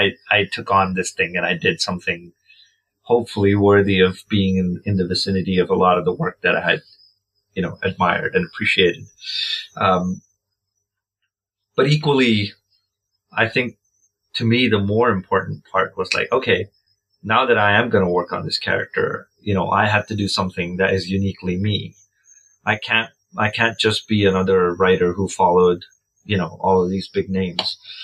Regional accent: India; moved away; also born or lived in United States / United Kingdom; obviously I'm from India. I'm an immigrant. I've lived in the States. I've lived in the UK, outside of India for almost the same amount of time that I grew up in India.

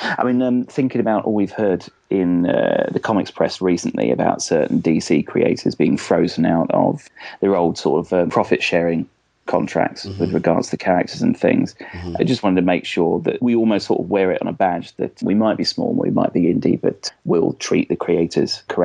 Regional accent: Aylesbury, South East England, United Kingdom; It's more or less written about my hometown of Aylesbury and quite how we seem to integrate in Britain, everybody that comes along.

